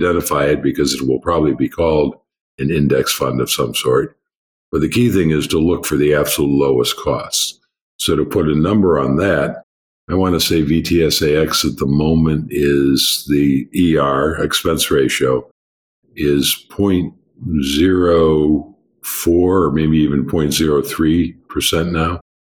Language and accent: English; United States; And I mention the ones that are available in the U.S. because I'm an American.